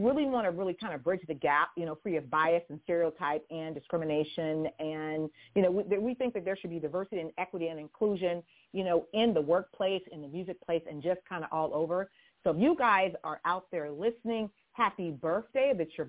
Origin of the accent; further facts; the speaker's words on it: Houston, Texas, United States; Y'all, did I say y'all? I'm from Houston.